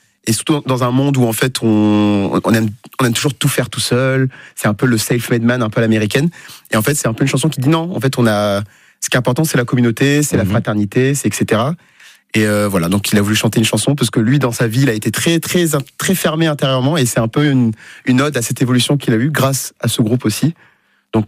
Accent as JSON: {"language": "French", "country": "Mozambique", "first_language": "Portuguese", "second_language": "French", "moved": "yes", "said": "Moi, je viens du Mozambique, donc j'ai commencé par parler portugais, puis l'anglais, et en troisième le français."}